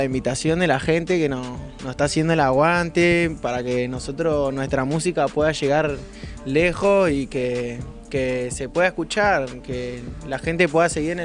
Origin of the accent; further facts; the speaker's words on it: Comodoro Rivadavia, Chubut, Argentina; Bueno, yo igual soy de acá como oro.